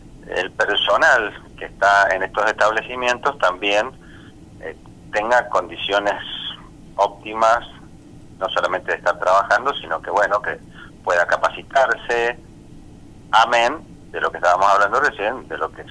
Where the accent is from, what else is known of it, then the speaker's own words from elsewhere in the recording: Tupungato, Mendoza, Argentina; Yo soy oriundo de Tupungato, estuve 20 años en ese hospital